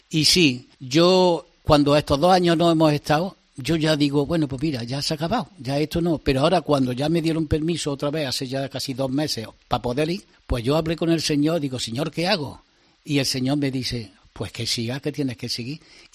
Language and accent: Spanish; Córdoba, Andalusia, Spain; mira, yo soy de Córdoba, ¿tú de dónde eres?